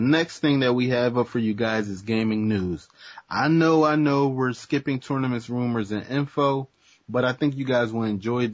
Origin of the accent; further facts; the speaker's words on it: United States; I'm sorry. No disrespect. I'm from America. Don't hurt me.